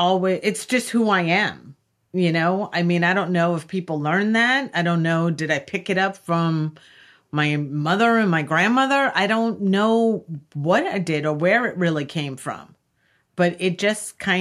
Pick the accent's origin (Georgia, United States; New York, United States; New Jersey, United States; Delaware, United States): New York, United States; I grew up in Long Island. My grandmother's from Trinidad.